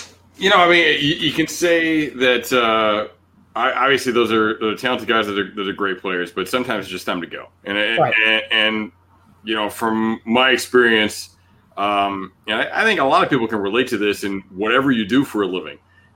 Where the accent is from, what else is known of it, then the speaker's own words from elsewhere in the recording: Fremont, Ohio, United States; born there; now in Rhode Island, United States; I was born in Fremont, Ohio. Spent very little of my life in Ohio, to be honest with you. But I'm out here in New England as well, living in Rhode Island right now.